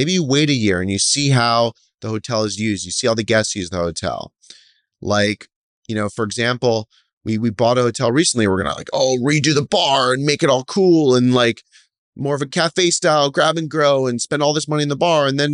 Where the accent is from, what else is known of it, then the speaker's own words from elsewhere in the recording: Philadelphia, Pennsylvania, United States; I grew up in Philadelphia.